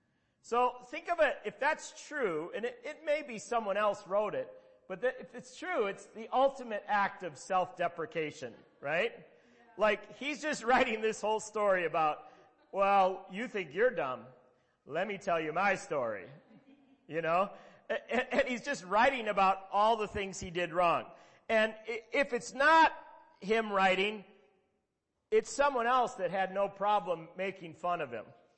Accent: Minnetonka, Minnesota, United States; they came up to my hometown of Minnetonka

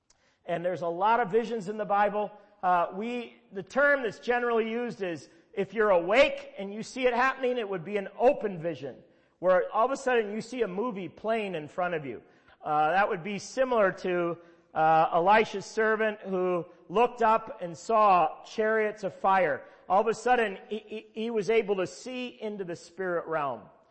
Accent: Midwest, United States; I am from the Midwest. We tend to be very practical in the Midwest, right? I grew up and got saved in the Baptist church.

